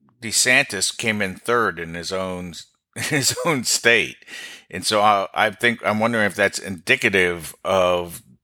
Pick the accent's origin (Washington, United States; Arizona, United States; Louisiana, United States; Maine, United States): Arizona, United States; Yeah. Yeah. I grew up in Arizona. No such luck.